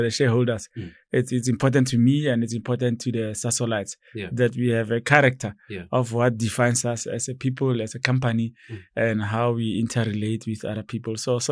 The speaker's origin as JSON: {"language": "English", "town": "Hammanskraal", "region": "Gauteng", "country": "South Africa", "tie": "born or raised there", "said": "I grew up in Hammanskraal, I mean, in a rural setting in a village called Suruman. That's where I grew up in."}